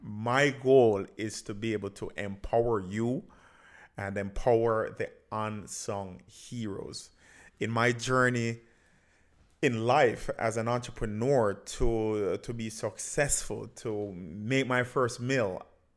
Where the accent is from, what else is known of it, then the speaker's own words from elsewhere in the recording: Jamaica; moved away; because that is who I am, right? I'm a Jamaican, I'm an immigrant, and Patois is a part of me.